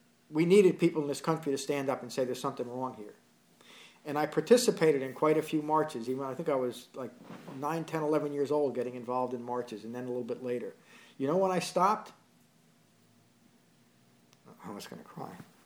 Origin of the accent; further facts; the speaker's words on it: Berkeley Heights, New Jersey, United States; I grew up in Berkeley Heights, New Jersey, nice little town.